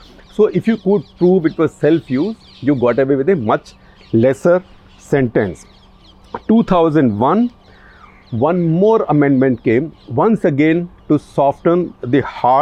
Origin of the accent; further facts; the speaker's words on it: India; English is a second language; So I am also Indian. So I'm not blaming anybody.